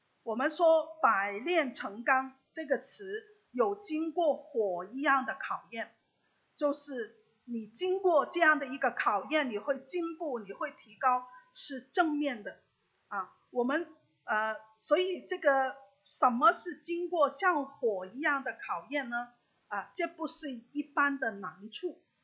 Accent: Macau; 我是在澳门长大哈

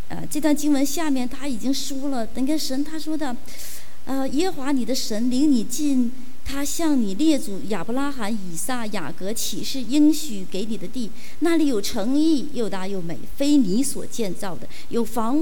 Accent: China; 我说可能是因为我们大陆人在过往的几十年的历史背景当中，我们实在是太没有安全感

